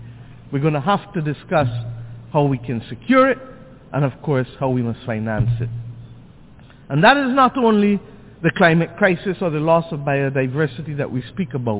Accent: Barbados; We birthed in my home country the first ever global agenda for small island developing states, which became known as the Barbados Program of Action.

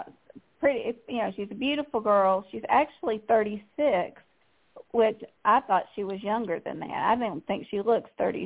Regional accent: South Carolina, United States; And that was filmed in my home state of South Carolina.

